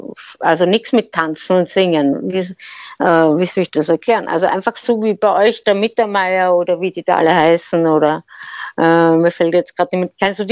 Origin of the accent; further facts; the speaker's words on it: Austria; born there; Ja, genau. Ich habe Doppelstaatsbürgerschaft. Österreich und Schweiz.